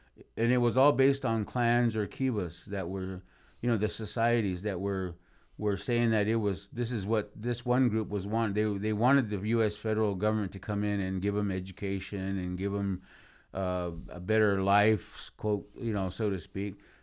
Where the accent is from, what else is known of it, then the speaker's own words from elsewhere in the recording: Winslow, Arizona, United States; I grew up in Winslow too.